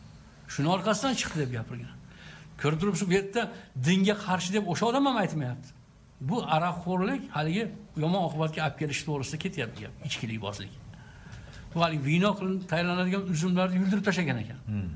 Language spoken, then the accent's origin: Turkish; Uzbekistan; Sen, siz Özbeksiz mi dedim, Özbeğim ben, keyin gaplaşamayız dedim.